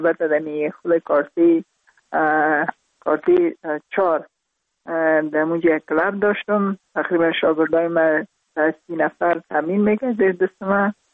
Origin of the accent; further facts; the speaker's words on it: Parwan, Afghanistan; also born or lived in Kabul; در خود شهر کابل به دنیا آمدیم، من از پروان هستم.